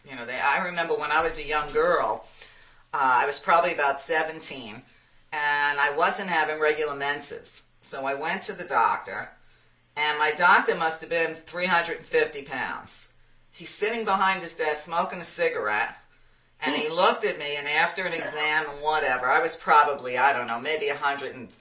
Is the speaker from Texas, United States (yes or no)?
no; Brooklyn, New York, United States; I told you I'm from Brooklyn. I can't help myself.